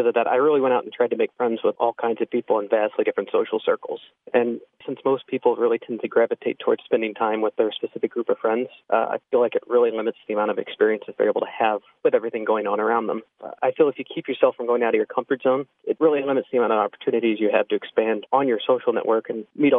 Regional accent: St. Louis, Missouri, United States; I'm from the St. Louis area, so I was able to relate to the humor of that page as well

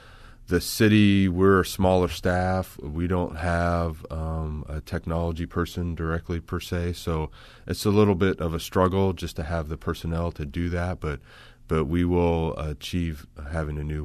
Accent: Macomb, Illinois, United States; Growing up, I'm from Macomb originally. Growing up, I probably never imagined I would come back here.

